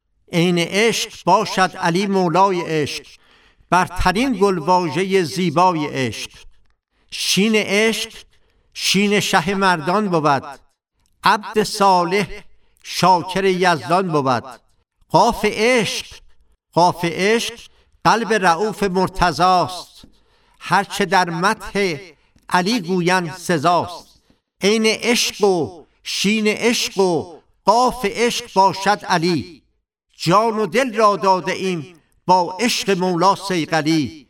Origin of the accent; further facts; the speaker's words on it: Tehran, Tehran Province, Iran; born there; متولد 1328 در محله بهارستان تهران به دنیا آمدم،